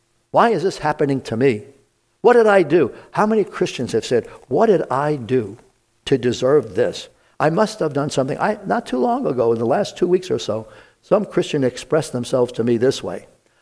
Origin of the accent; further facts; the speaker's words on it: Brooklyn, New York, United States; As a kid growing up in Brooklyn, I was blessed to live a few blocks away from Prospect Park.